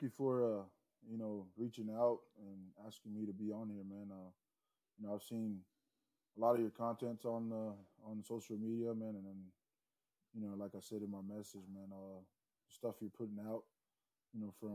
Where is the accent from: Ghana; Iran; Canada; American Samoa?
American Samoa; To be honest, you know, I'm from American Samoa. Don't know anything about New Mexico Military or NIMI when coming out of high school.